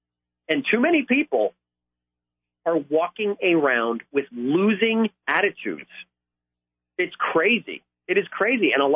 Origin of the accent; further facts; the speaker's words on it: New Jersey, United States; I grew up in New Jersey.